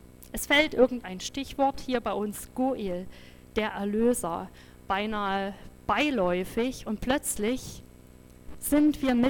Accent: Saxony, Germany; zumindest war das bei uns im Erzgebirge so.

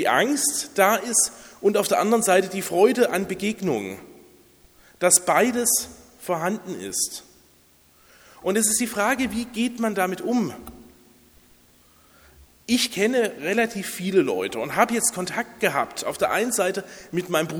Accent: Basel, Basel-Stadt, Switzerland; Wie alle schon gehört habt, komme ich aus Basel

